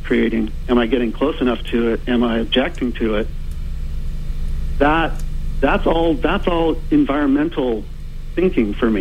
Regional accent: United States; because I, as an American, am part of that.

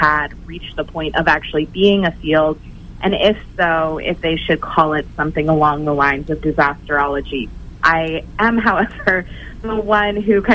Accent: Maine, United States; So I grew up on the East Coast in Maine

